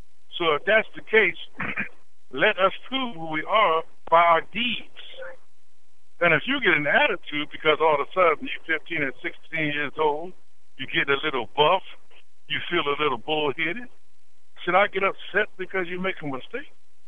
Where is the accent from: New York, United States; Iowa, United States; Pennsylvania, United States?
Pennsylvania, United States; No, I'm just visiting. I'm from Pennsylvania, man.